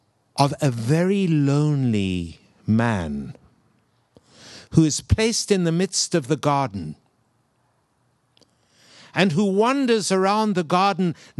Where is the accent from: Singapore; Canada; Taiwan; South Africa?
South Africa; now in United States; the climate in which I grew up in South Africa